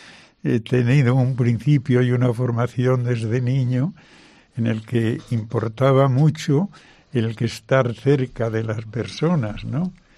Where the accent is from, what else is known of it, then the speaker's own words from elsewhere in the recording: Castile, Spain; mire, a mí no me mande a esa zona porque yo soy castellano. Los castellanos parece que somos muy secos